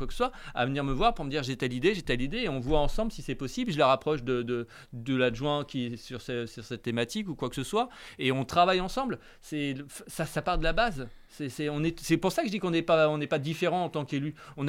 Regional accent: Rouen, Normandy, France; C'est pas parce qu'on vient de la Grand-Mare, c'est pas parce qu'on vient du Châtelet qu'on peut pas réussir, qu'on peut pas être élu à la ville de Rouen

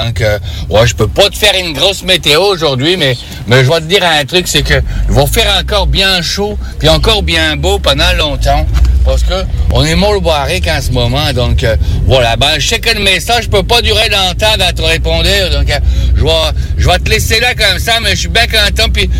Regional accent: Canada; parce que tu sais, chez nous, au Canada, c'est vraiment très vaste, hein.

